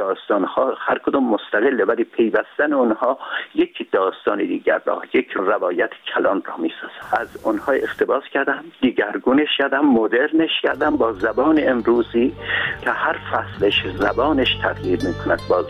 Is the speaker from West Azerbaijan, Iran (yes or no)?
yes; Urmia, West Azerbaijan, Iran; من در شهر خودم، یعنی ارومیه را که به عنوان سمبل شهرهای ایران قرار دادم